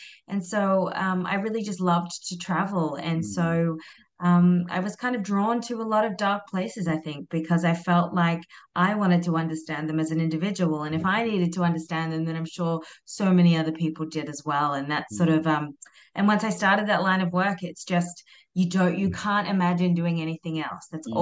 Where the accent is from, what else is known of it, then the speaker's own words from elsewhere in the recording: Queensland, Australia; So I grew up in Australia in a little town in North Queensland